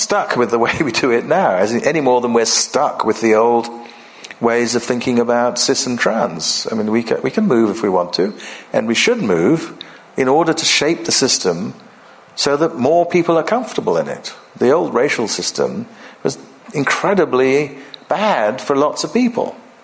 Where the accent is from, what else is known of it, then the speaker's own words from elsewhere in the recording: Ghana; in the way that I grew up in my hometown in Ghana